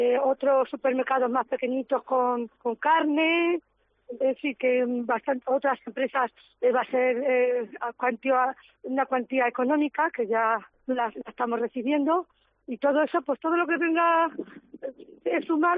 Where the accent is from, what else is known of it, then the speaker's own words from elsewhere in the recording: Castilla-La Mancha, Spain; porque también somos manchegos todos